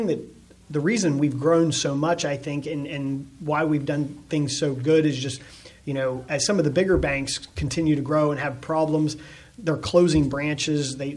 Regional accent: Bedford, Pennsylvania, United States; So I'm originally from Bedford, born and raised. My family, I have a lot of family in Bedford.

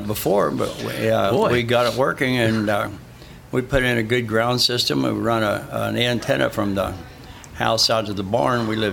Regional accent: Wilmington, Ohio, United States; I grew up in just outside Wilmington, Ohio, Clinton County, Ohio

